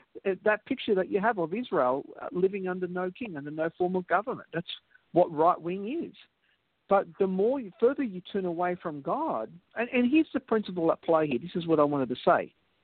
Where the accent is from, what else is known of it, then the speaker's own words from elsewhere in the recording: Australia; Now, as an Australian, I'm disconnected from that realm of politics